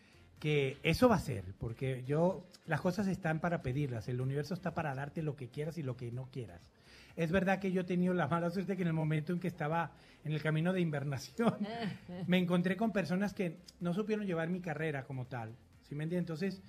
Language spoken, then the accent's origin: Spanish; Venezuela; born there; Yo, por decreto y por derecho, soy también español. Nací en Venezuela, orgullosamente soy venezolano y español.